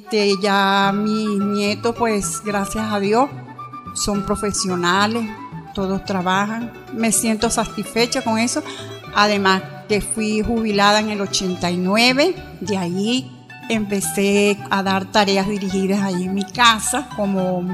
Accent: Quebrada Seca, Venezuela; Yo nací aquí en Quebrada Seca, un 24 de junio del 44, tengo 71 años.

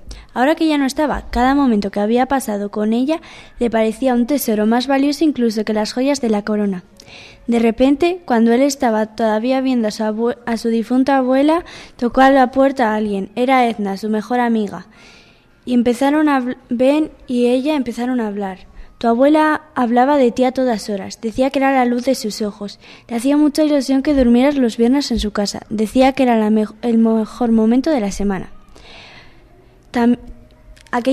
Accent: Nájera, La Rioja, Spain; tengo 12 años y soy de Nájera.

